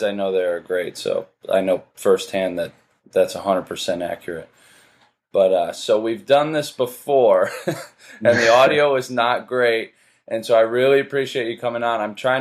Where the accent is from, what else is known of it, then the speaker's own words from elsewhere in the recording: New York, United States; I mean, I'm from New York area as well, and you go out and you travel all over